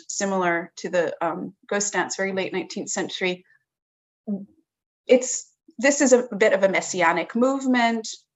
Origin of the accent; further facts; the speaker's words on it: Montreal, Quebec, Canada; now in New York, United States; it was formative to my life growing up in Montreal. We were always dancing. I remember when I moved to New York for the first time